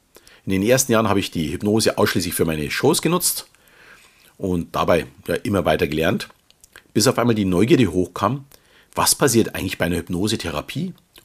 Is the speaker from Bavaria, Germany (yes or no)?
yes; Munich, Bavaria, Germany; Wie man vielleicht schon hört, komme ich aus dem Süden Deutschlands und fühle mich, auch wenn ich mittlerweile mit meiner Familie etwas außerhalb wohne, noch immer als echter Münchner. Schließlich bin ich geboren und aufgewachsen in der bayerischen Landeshauptstadt.